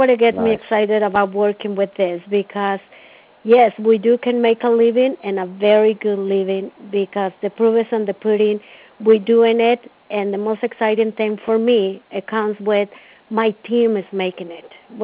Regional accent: Mexico; So I said, I'm from Mexico. And one thing came to another one. And then he goes, so how often do you go to Mexico? So I told him, I said, I just came back like 3 weeks ago.

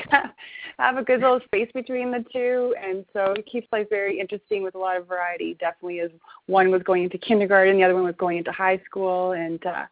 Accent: Calgary, Alberta, Canada; I'm from Calgary, Alberta, Canada. So that's about an hour and a half away from Banff, Alberta.

